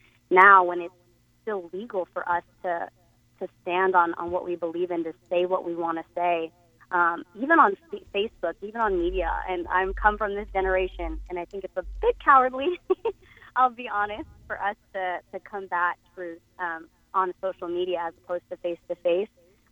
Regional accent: New York, United States; Even here in the South, I'm from the North, I'm from New York

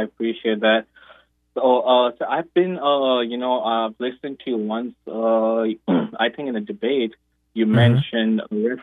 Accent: Pakistan; now in United States; I am actually a Pakistani Christian. I was raised and born there, and I came to U.S. a few years ago.

